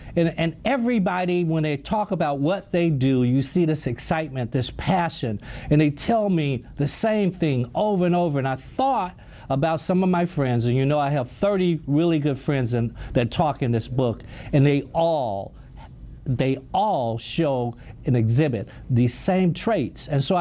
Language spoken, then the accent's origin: English; Gaston, Alabama, United States; I grew up in Gaston, Alabama. Now, although my parents were extremely poor, I lived in an entrepreneurial environment.